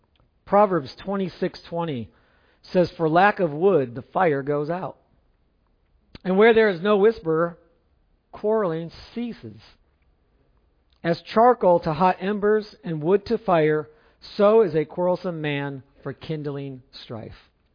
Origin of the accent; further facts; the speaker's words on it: Simi Valley, California, United States; I remember growing up in California. In the early 70s, there was a very large fire that burned for weeks.